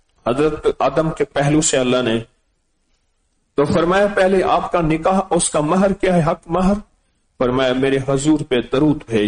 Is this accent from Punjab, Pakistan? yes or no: yes; Multan, Punjab, Pakistan; میں نے کہا میں بھی اسی پٹی سے ہوں، ملتان سے ہوں